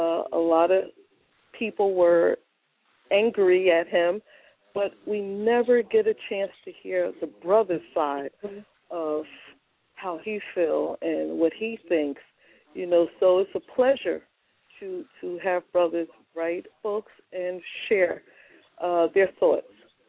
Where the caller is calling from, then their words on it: East Orange, New Jersey, United States; I'm calling from East Orange, New Jersey.